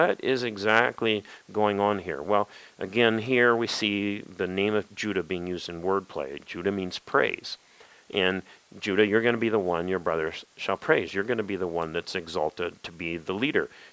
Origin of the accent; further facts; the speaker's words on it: Midwest, United States; I grew up in the Midwest, so some of these figures of speech just kind of pop out sometimes.